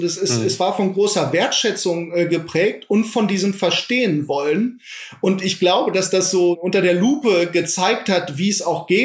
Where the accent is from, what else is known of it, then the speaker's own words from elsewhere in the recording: Iserlohn, North Rhine-Westphalia, Germany; now in Leipzig, Germany; Ich habe meine alte Heimat, das ist Iserlohn nach wie vor, die nach Regen riechende Luft, die Wälder, das ist eine Heimat, die immer bleiben wird. Aber ich habe auch diese neue Heimat